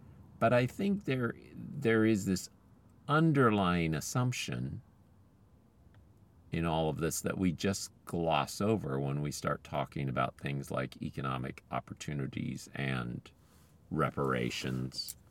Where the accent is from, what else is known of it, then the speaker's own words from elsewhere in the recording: Philippines; having had the great privilege of growing up in the Philippines